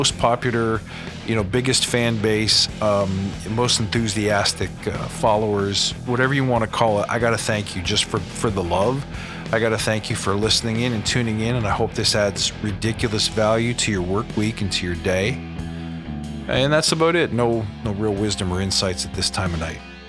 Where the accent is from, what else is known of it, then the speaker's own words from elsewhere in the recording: Canada; In fact, I'm Canadian